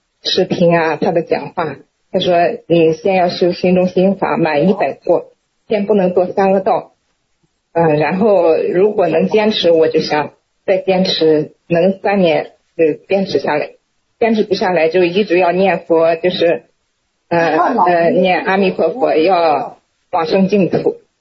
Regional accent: Wuxi, Jiangsu, China; 我是从江苏无锡过来的。我是今年已经虚岁57岁了。

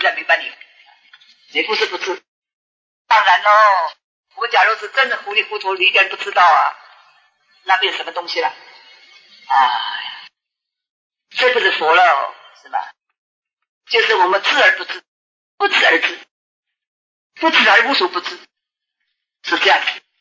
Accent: Shanghai, China; 我们上海人说

